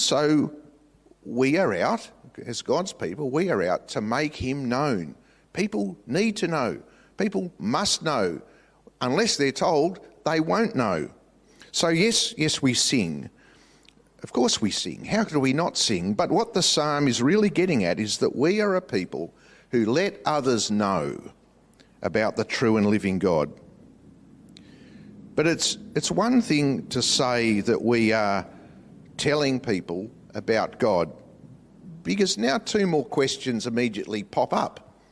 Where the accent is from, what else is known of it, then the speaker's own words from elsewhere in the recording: Australia; And as an Australian male, how would I react to that?